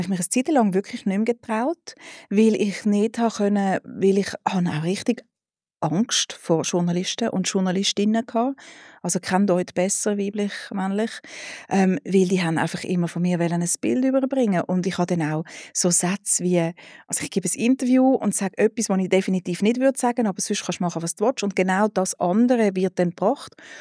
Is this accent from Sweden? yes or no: no; Switzerland; born there; Ich glaube, es ist etwa wie 6-mal im Lotto gewinnen, ist es in der Schweiz auf die Welt zu komme